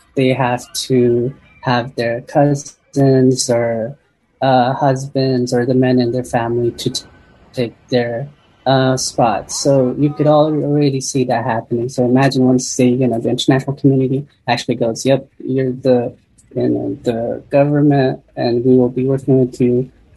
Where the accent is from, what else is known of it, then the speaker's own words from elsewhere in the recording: Afghanistan; also born or lived in Pakistan; now in United States; I'm originally from Afghanistan. I came here as a refugee back my family and I, we fled Afghanistan during the Civil War. And then, you know, we lived in Pakistan for a while. Then we came to the United States as refugees.